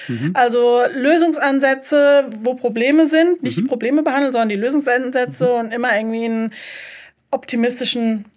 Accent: Mainz, Rhineland-Palatinate, Germany; wir sind beide Mainzer

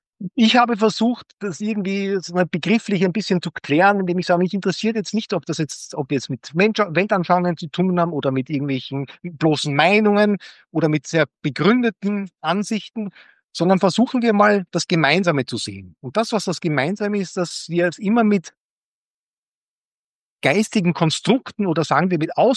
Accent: Austria; das war mir als Österreicher gar nicht so bewusst

